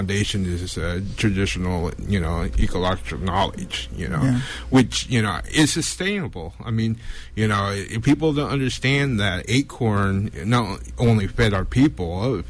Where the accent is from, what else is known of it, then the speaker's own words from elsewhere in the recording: Chico, California, United States; also born or lived in Alaska; I came back to Chico from Alaska. … I was born and raised here.